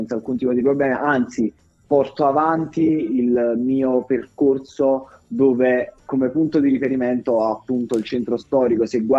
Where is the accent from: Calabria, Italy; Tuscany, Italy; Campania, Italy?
Campania, Italy; Benevento; io vengo da Benevento e voglio portare non